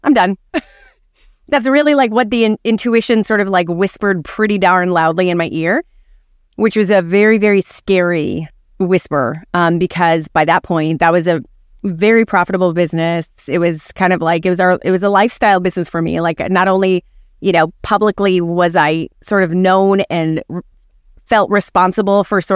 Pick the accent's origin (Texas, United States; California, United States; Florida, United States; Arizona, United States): Arizona, United States; I'm a German American mutt, four or five generations in, but I was raised in the Southwest, desert of Arizona, right on the border of Mexico. One of six kids, and in a really, really tiny small town.